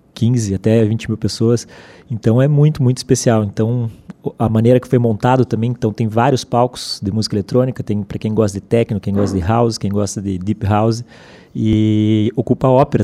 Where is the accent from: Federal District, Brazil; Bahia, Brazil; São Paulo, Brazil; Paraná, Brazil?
Paraná, Brazil; Curitiba; Eu que sou curitibano me emociono, né?